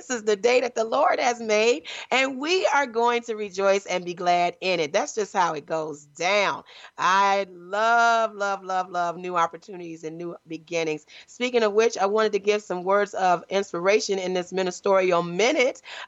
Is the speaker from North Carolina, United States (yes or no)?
no; Detroit, Michigan, United States; All right, Detroit, Michigan. What's up, Detroit, my hometown?